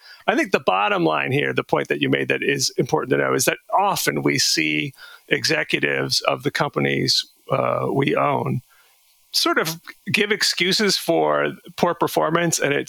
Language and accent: English; Tampa, Florida, United States; I'm from the Tampa area, and recently a preacher was arrested.